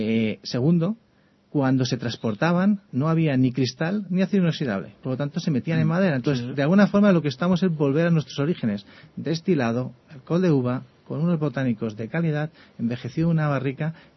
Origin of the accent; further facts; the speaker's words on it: Community of Madrid, Spain; nos hace sentir a todos orgullosos como españoles y como madrileños, claramente